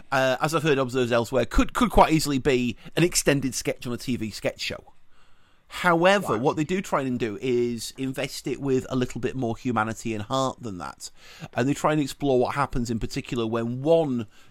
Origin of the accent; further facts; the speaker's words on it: England, United Kingdom; I grew up in England in the 80s